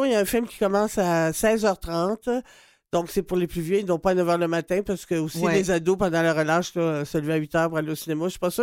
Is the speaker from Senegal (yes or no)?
no; Quebec, Canada; et chez nous, au Québec, les ados, c'est à partir de 13 ans